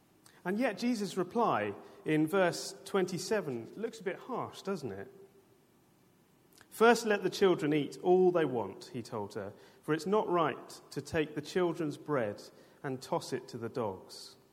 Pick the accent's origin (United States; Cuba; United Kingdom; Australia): United Kingdom; I don't know if you are as British as I am, perhaps you are, perhaps you're not